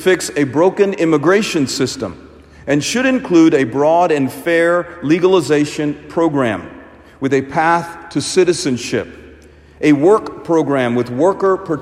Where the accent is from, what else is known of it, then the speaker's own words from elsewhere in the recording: India; I am an immigrant from India.